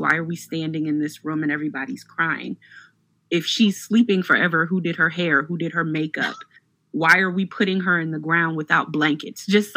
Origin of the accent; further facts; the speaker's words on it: Beaufort, South Carolina, United States; where I grew up in Beaufort, South Carolina, in the Gullah and Geechee culture, death is not hidden from children.